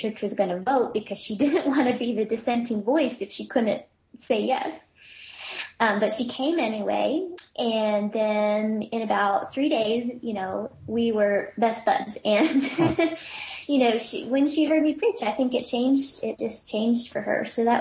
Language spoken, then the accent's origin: English; Oklahoma, United States; because I grew up in Oklahoma, where it's, I would say, even harder for women preachers there than it is in Texas.